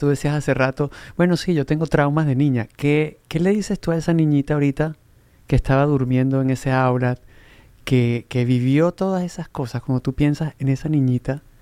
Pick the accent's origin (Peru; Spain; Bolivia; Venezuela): Venezuela; Yo lo sé, mi amor. Yo vengo de Venezuela.